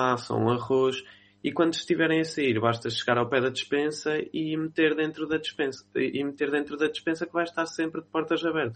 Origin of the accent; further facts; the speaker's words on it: Aveiro, Portugal; Nasci na Vera Cruz, mas vivi muito tempo em Santa Joana.